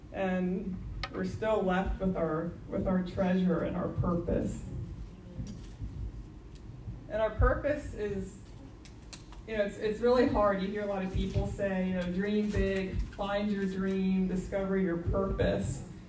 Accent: McLean, Virginia, United States; I grew up here in McLean, and actually when I go for a run a few times a week, the neighborhood I grew up in is right across the street.

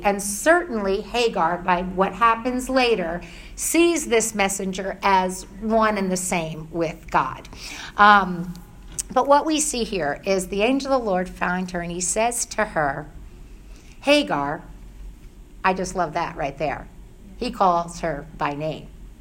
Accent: New York, United States; I always had the excuse, I'm Italian, I'm emotive, I'm from New York, you know, and that's just who I am.

